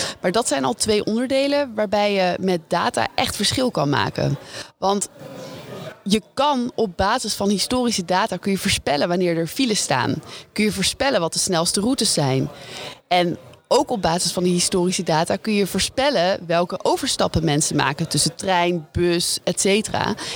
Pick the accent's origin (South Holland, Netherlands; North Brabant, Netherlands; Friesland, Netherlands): South Holland, Netherlands; Rotterdam; En hoe slim Eindhoven is, zeg ik als Rotterdammer.